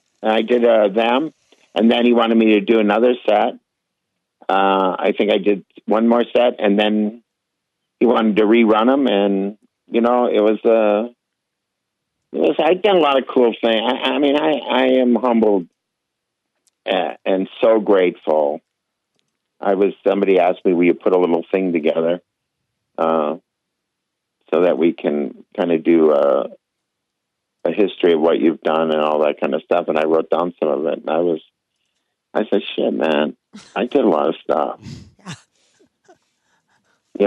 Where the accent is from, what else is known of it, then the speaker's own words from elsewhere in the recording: Midwest, United States; Because I'm a Midwesterner, and you know what Midwesterners like to do?